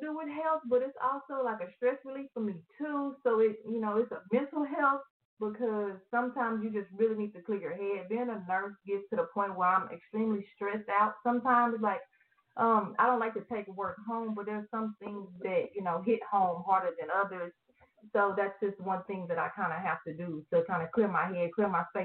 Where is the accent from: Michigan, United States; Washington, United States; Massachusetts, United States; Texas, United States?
Texas, United States; Austin; also born or lived in Houston; I am originally from Austin. That's where I was born and raised up until I went into middle school, and then I moved to Houston.